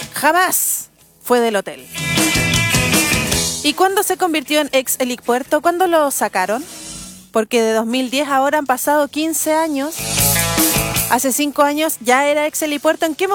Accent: Antofagasta, Chile; born there; also born or lived in Santiago / Coquimbo; now in Valdivia, Chile; Coquimbo. Directamente desde Coquimbo. O sea, yo nací en otro lado, yo nací en Antofagasta, también viví en Santiago, pero el último lugar donde viví fue Coquimbo y de ahí me vine a Valdivia.

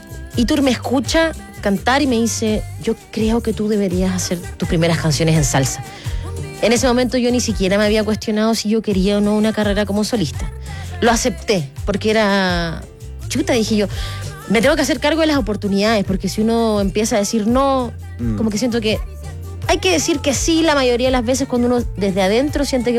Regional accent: Coquimbo, Chile; Bueno, porque yo soy de Coquimbo soy.

